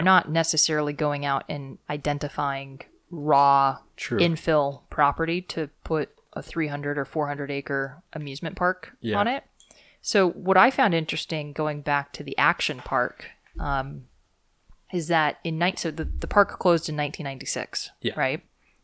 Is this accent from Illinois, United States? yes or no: no; California, United States; I think maybe I grew up in Ventura County, which is